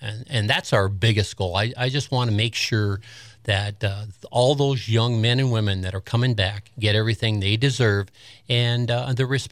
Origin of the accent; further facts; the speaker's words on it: Lawnsburg, Michigan, United States; I can remember. I'm from the Lawnsburg area.